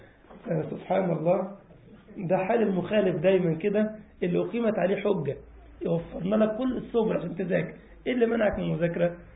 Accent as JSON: {"language": "Arabic", "country": "Egypt", "tie": "born or raised there", "said": "كان عندنا في مصر يقول لك إيه جايب لنا كحك العيد هو كان قديم واحنا صغيرين"}